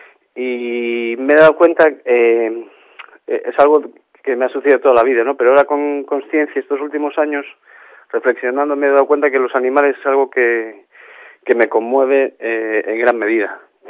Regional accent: Galicia, Spain; escribo en galego. No lo suelo hablar, pero es un idioma que me encanta. Vamos, es de... Yo soy gallego.

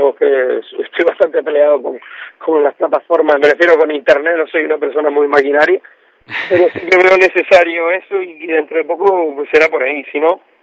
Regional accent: Canary Islands, Spain; Los canarios somos muy parecidos en ese sentido y somos, los canarios también somos muy acogedores como los gallegos.

